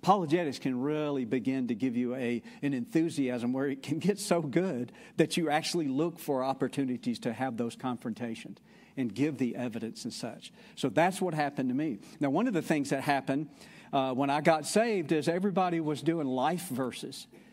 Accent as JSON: {"language": "English", "region": "Mississippi", "country": "United States", "tie": "born or raised there", "said": "Even though I was born and reared in Mississippi, and so the Southeast is disparagingly sometimes referred to as the Bible Belt, right?"}